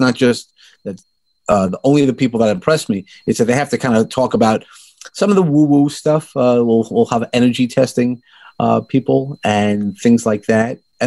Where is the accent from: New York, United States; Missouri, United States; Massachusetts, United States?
New York, United States; Brooklyn; accent: Brooklyn; Is I just toy around with my little Brooklyn accent.